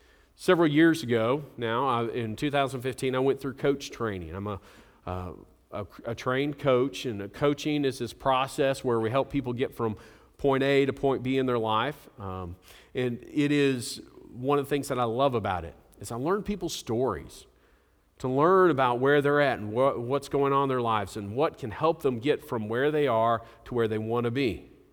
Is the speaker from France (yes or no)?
no; Springdale, Arkansas, United States; I grew up in Springdale. I was a Springdale High School Bulldog. I never thought I would be in any way connected with Fayetteville.